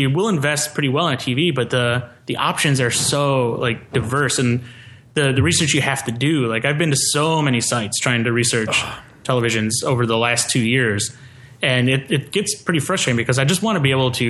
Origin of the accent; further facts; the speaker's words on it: Michigan, United States; It was a chain of stores in where I grew up in Michigan.